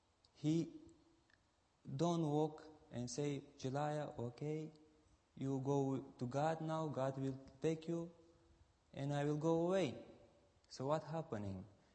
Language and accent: English; Romania; English is a second language; and I am from Romania.